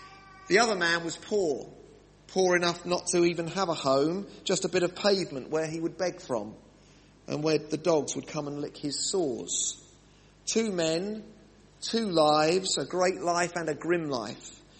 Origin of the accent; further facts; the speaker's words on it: United Kingdom; It's a bit like us Brits who think we're Christians because we're British.